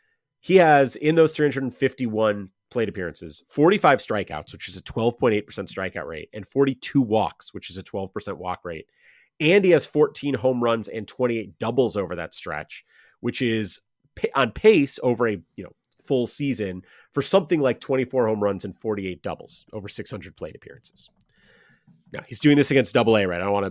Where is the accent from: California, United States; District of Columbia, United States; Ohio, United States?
Ohio, United States; Cleveland; I mean, my hometown Guardians placing Miles Straw on waivers